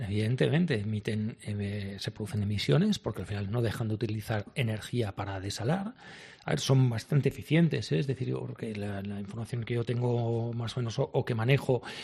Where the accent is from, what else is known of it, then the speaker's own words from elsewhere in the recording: Catalonia, Spain; yo que soy catalán, en Cataluña tenemos un número bajo